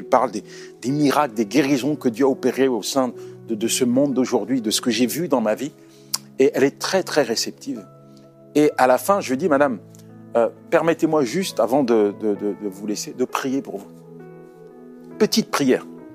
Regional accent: Côte d’Ivoire; Et d'ailleurs, quand j'étais petit en Côte d'Ivoire, au village

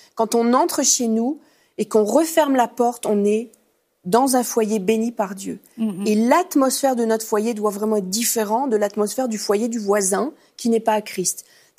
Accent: France; Nous, on est des Latins, hein. On est des Français, on est des Latins.

